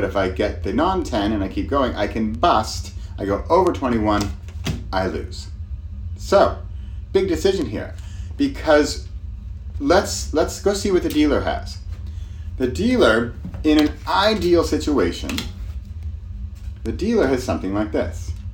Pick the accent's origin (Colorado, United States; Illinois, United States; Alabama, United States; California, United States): California, United States; Now, I grew up in California, and as a kid, we used to go to Las Vegas quite a bit.